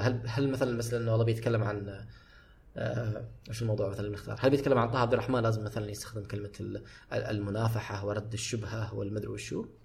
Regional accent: Qatif, Eastern Province, Saudi Arabia; انا ما اقولها مع انه المفروض نحن اثنين من القطيف

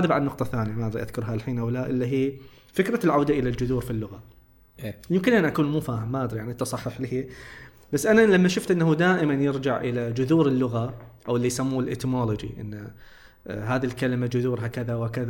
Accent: Qatif, Eastern Province, Saudi Arabia; بحكم المجال التداولي الموجود عندنا في القطيف هنا هو اللي يولد مثل هذه المصطلحات

